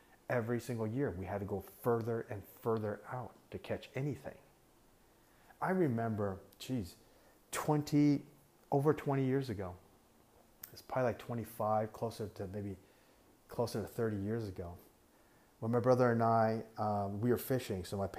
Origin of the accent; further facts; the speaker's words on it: United States; as a non-bilingual English-speaking expat that spent, basically as an American, I spent most of my life in America